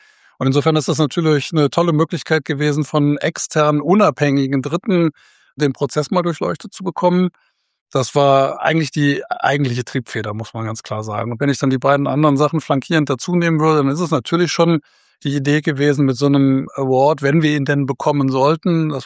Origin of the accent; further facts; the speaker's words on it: Remscheid, North Rhine-Westphalia, Germany; bin auch hier in Remscheid geboren, von daher ist das meine Heimatstadt